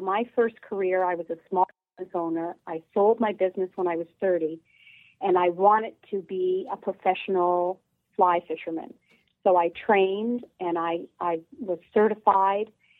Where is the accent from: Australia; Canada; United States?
Canada; Halifax, Nova Scotia; accent: East Coast; I am definitely an East Coast girl. You can probably hear from the twang in my voice. I grew up in Halifax